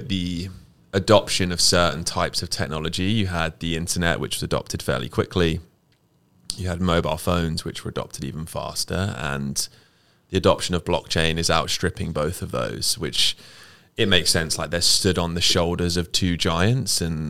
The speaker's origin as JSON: {"language": "English", "country": "United Kingdom", "said": "I'm a British person."}